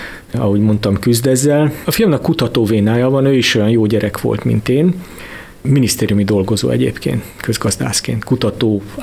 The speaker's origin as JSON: {"language": "Hungarian", "country": "Hungary", "said": "Az én területemen szerintem az első magyar ember vagyok, aki fizikus irányban, termodinamikából ezt a címet megszerezte."}